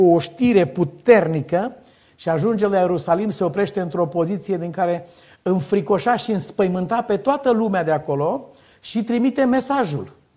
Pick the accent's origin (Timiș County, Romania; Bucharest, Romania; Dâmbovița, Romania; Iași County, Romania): Dâmbovița, Romania; Târgoviște; când revăd orașul natal, Târgoviște